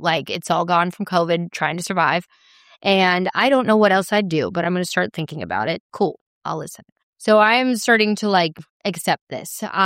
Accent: Chattanooga, Tennessee, United States; also born or lived in Dallas; like I'm from the South. Like, I am Chattanooga, Tennessee, Dallas. Like, I have, like, these country melodies.

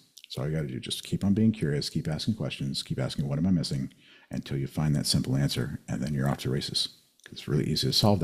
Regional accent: Kansas, United States; I grew up autistic in Kansas.

